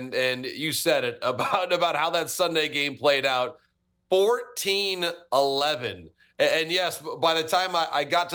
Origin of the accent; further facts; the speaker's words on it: Michigan, United States; here in my home state of Michigan.